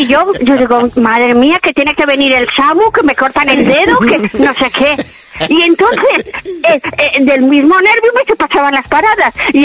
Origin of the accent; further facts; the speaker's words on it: Valencia, Valencian Community, Spain; Soy de Valencia.